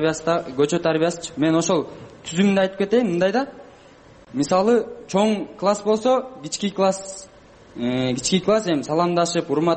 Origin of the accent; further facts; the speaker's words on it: Bishkek, Kyrgyzstan; Ошо мен кыз аскер районунда өскөм.